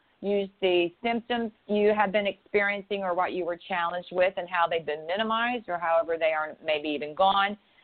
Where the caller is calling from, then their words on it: Pawleys Island, South Carolina, United States; and I'm calling in from Pawleys Island, South Carolina.